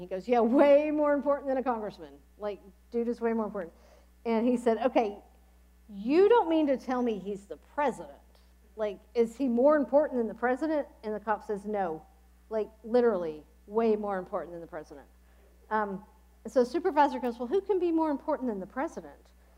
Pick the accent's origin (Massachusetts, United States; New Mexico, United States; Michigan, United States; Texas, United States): Texas, United States; I was raised in Texas. I came from the Southern Baptist Convention.